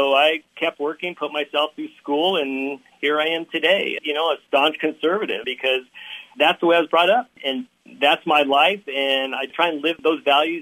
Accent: Albuquerque, New Mexico, United States; Oh, yes. Yes, I was, yeah. But everybody knows exactly where I was raised at. Right when you come out of the aquarium there in Albuquerque, you go north

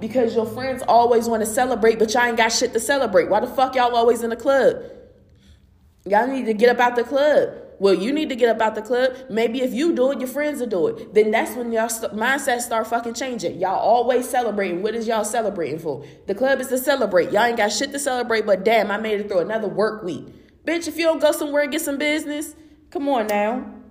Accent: Hagerstown, Maryland, United States; I grew up in Hagerstown. If people don't know where Hagerstown is, baby, good.

